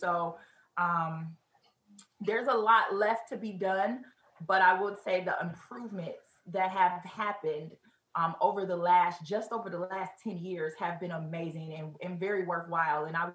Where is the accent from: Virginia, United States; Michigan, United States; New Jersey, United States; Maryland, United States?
Michigan, United States; Detroit; So there was certainly some challenges growing up in Detroit. I grew up on the east side